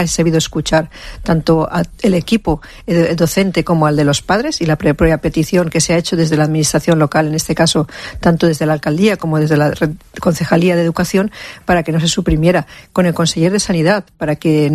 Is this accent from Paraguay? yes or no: no; Torrent, Valencian Community, Spain; ese Torrent que no nos avergüenza decir que somos de Torrent